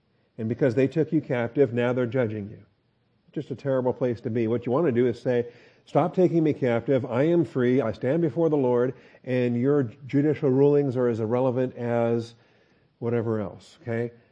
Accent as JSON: {"language": "English", "country": "United States", "tie": "born there", "said": "I could have been born a Uyghur in communist China, but I was born in America, and praise God for that."}